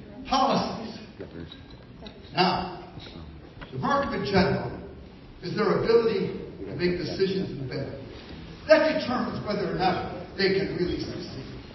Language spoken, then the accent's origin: English; United States; I am an American. Greatest country in the history of the world.